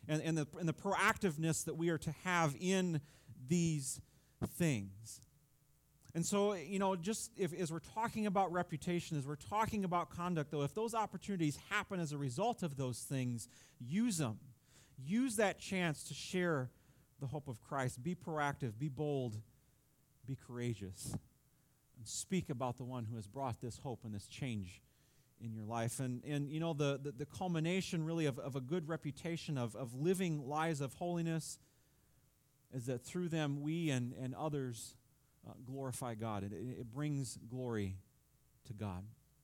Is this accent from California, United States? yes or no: no; Milledgeville, Georgia, United States; I think back to a little Baptist church I grew up in just outside of Milledgeville on Route 40.